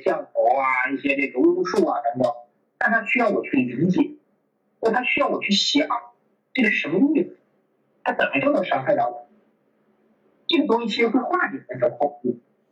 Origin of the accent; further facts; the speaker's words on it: Shenyang, Liaoning, China; 你知道我小时候就我家乡沈阳